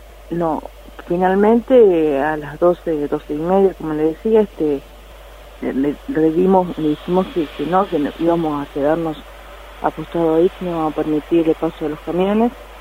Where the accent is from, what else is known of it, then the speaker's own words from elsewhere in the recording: Argentina; ¿Quién defiende nuestro derecho como ciudadano y como argentino?